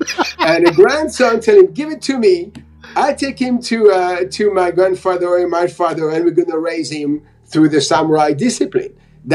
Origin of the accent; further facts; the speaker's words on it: Venice, California, United States; I'm from Venice, California.